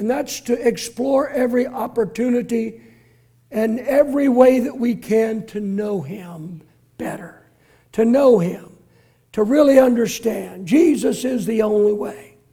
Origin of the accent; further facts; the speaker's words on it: Oakland, California, United States; also born or lived in San Leandro; I grew up in Oakland and San Leandro, and Napa was known as a place to help.